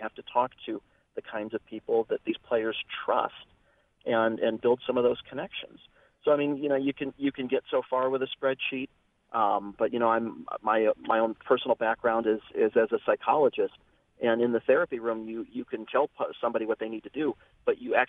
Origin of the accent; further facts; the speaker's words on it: Cleveland, Ohio, United States; When I was about 9 years old, unfortunately. I grew up in Cleveland